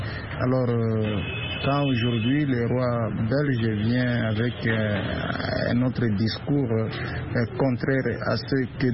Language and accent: French; DR Congo; chez nous en RDC